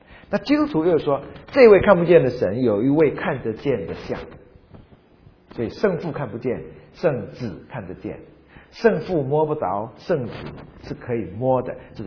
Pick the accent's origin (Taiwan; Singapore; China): China; 或者说我中国人，但是懂一点点英文来看呢，总觉得翻得怪怪的。